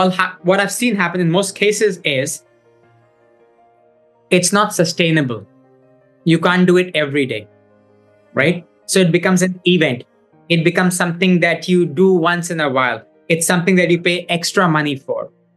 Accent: India; You know, I grew up in India.

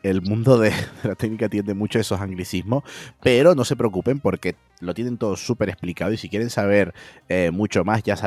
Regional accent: San Cristóbal de La Laguna, Canary Islands, Spain; yo soy de San Cristóbal de la Laguna, ciudad pues de frío, la fábrica del frío por excelencia en Tenerife.

